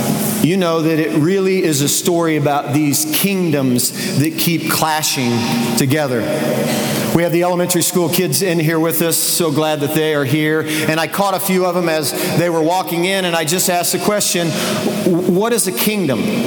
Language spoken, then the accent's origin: English; Indiana, United States; A couple of weeks ago, Edgar and I were in Indiana. We had a tournament there. That's my hometown.